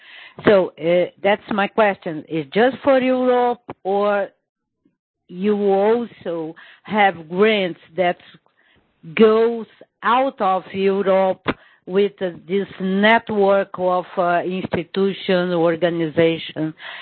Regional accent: Brazil; English is a second language; I'm from Brazil.

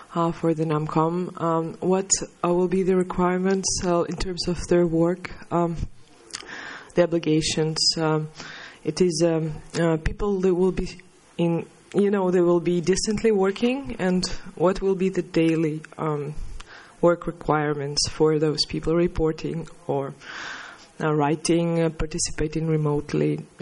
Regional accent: Russia; I'm from Russia.

